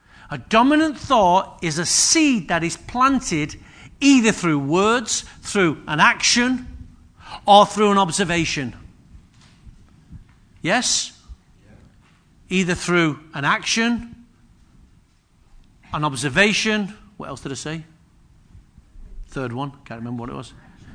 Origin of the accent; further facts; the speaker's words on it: Openshaw, North West England, United Kingdom; I'm glad I was born in Openshaw. To me, that's my version of Nazareth. No, in fact, the house I was born in, it had no internal doors.